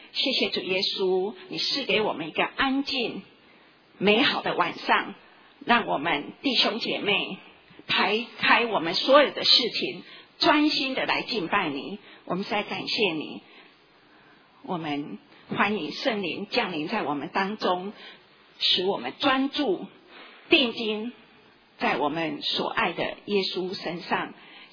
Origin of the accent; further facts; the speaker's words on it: Taiwan; 我们台湾人一向对婚姻非常的重视